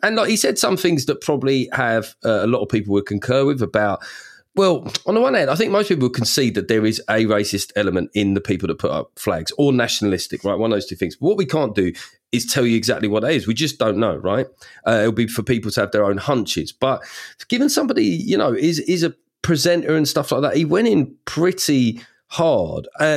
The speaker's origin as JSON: {"language": "English", "country": "United Kingdom", "said": "as a Brit"}